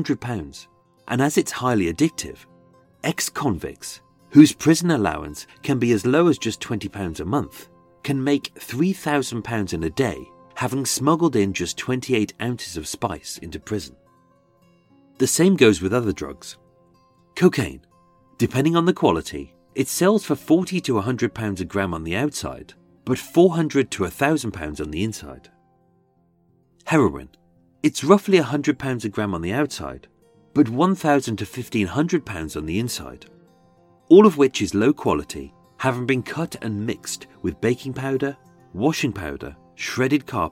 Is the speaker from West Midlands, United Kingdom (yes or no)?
yes; Birmingham, West Midlands, United Kingdom; accent: Brummie; I shall perform this in my birth accent. As being a Brummie, I used to sound like Benny from Crossroads.